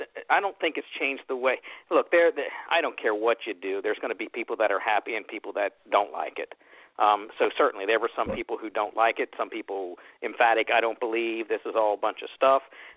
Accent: Maryland, United States; Actually, I grew up in Maryland, which is only 15 minutes, 20 minutes from Shepherdstown.

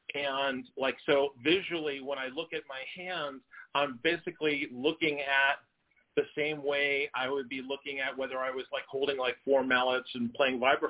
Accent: Washington, District of Columbia, United States; at the time I was growing up in Washington, D.C.

